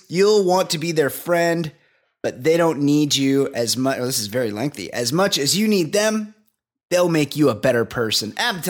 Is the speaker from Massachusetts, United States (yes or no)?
no; New Jersey, United States; born there; I was born in Jersey, so I appreciate Ed's take and accent.